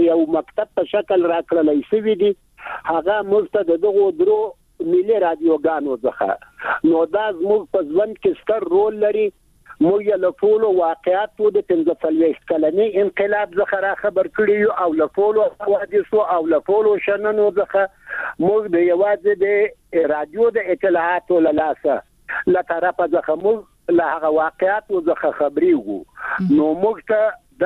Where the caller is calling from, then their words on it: Ghazni, Afghanistan; د غزنی د ولایت د ناوی د ولسوالینا